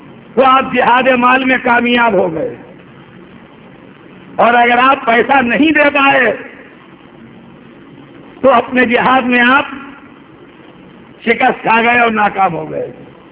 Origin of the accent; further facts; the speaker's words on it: India; چونکہ میں انڈین ہوں اس بہانے کہہ رہا ہوں کہ اگر ہندوستان کے سارے مسلمان مار ڈالے جائیں